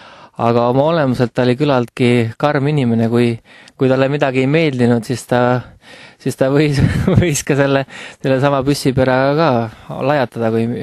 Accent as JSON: {"language": "Estonian", "region": "South Estonia", "country": "Estonia", "tie": "born or raised there", "said": "Tegelikult kui ma kasvasin üles seal Eesti metsade keskel"}